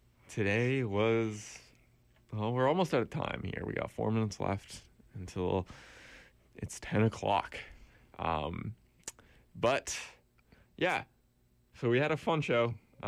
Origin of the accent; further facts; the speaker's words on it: Portland, Oregon, United States; an artist from Portland, my hometown.